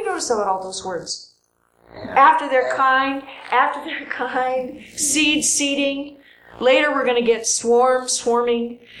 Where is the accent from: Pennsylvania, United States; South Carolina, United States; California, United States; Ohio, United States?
Ohio, United States; I grew up in Ohio where we had real fall and real winter